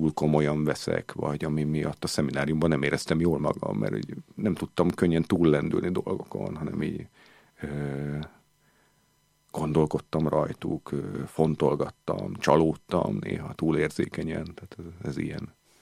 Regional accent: Szombathely, Vas, Hungary; Szombathely mellett éltem, Szombathelyen születtem

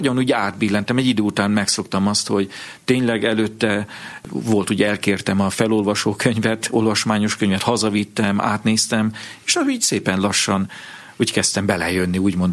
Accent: Vas, Hungary; nagyon kötődtem a szüleimhez, a szülőföldemhez, és tudtam, hogy hát az egy bentlakásos gimnázium van itt a környéken, Kőszegen, Szombathelyen, ahol bejáró lehetnék.

